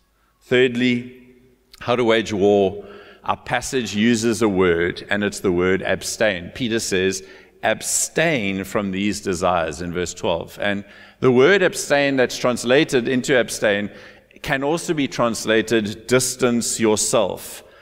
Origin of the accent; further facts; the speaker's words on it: Cape Town, Western Cape, South Africa; we grew up in Cape Town, we loved to go for drives around the peninsula, watch the sunset.